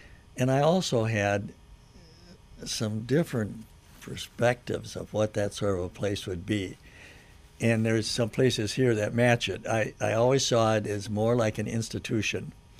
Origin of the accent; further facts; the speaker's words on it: Minnesota, United States; growing up in Minnesota and only having a few months out of the year that you can be outside